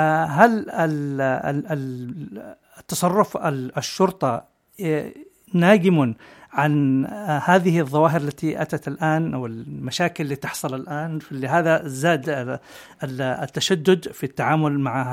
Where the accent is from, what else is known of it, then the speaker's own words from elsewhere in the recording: Yemen; يعني مشوان نحن يعني كيمنيين